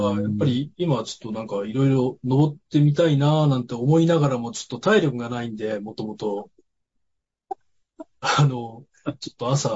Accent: Nagano, Japan; 多分僕は長野出身なんで

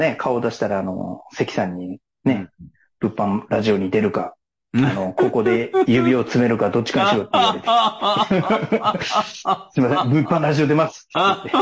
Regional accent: Fukushima, Japan; 菊池さんも自分も福島ですから、

